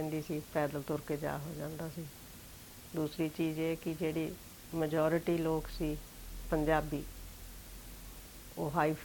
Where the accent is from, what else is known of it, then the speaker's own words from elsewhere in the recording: Punjab, India; now in England, United Kingdom; ਮੈਂ ਇੰਡੀਆ ਦੇ ਵਿੱਚੋਂ 1962 ਵਿੱਚ ਇੱਥੇ ਆਈ ਸੀ। ਮੈਂ ਇੰਡੀਆ ਦੇ ਵਿੱਚੋਂ ਸਟੇਟ ਪੰਜਾਬ ਵਿੱਚੋਂ ਆਈ ਹਾਂ। ਉੱਥੇ ਮੈਂ ਸਟੂਡੈਂਟ ਸੀ।